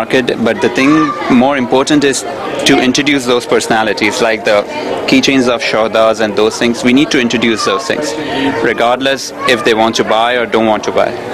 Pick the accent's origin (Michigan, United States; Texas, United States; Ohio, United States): Texas, United States; Dallas; I'm from Dallas.